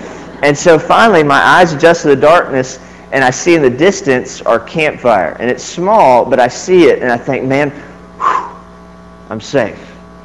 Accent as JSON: {"language": "English", "region": "Oklahoma", "country": "United States", "said": "I'm from Oklahoma, and thank you."}